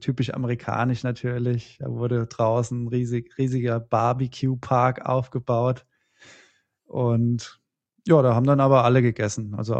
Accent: Czechia; German is a second language; Also ich war ja ein Tscheche. Ich hatte dann die tschechische Flagge auf der einen Seite drauf

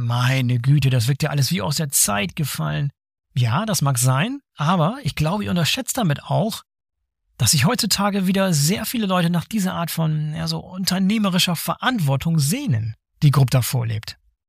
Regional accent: Northern Germany, Germany; ich komme ja auch aus dem Norden.

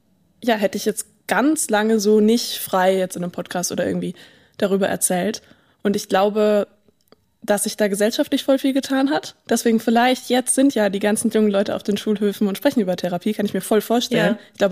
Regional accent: Bavaria, Germany; ich komme aus Bayern

